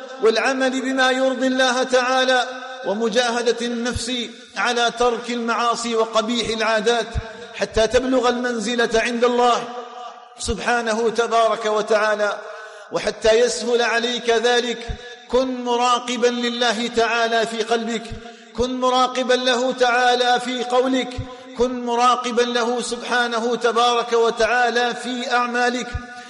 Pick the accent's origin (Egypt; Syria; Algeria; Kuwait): Algeria; اللهم اجعل بلدنا الجزائر آمنا مطمئنا وسائر بلاد